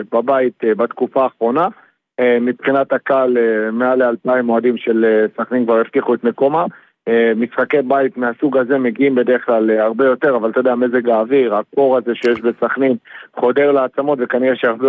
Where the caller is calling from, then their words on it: Safed, Northern District, Israel; לפי מה שאני רואה אצלנו בצפת, שנחשב יותר סוער מסכנין